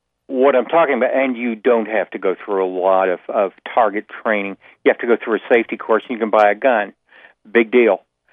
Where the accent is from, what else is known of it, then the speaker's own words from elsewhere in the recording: Tennessee, United States; I shot guns and owned one since I was 7 years old. I come from East Tennessee.